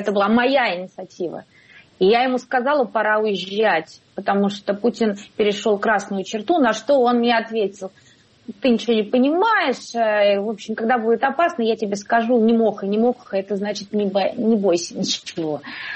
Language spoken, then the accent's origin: Russian; Russia; moved away as an adult; я уехала из России в 2015 году